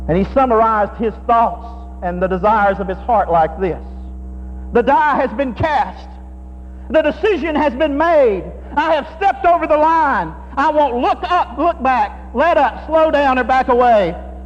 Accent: Tennessee, United States; I remember growing up in East Tennessee, we had some strange kind of ceremonies from time to time and celebrations.

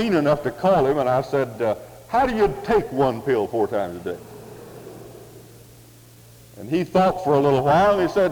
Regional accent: the West, United States; For I'm not a Southerner. I'm a Westerner. And I've lived in the South only since January 1st, officially that is, since January the 1st, 1966.

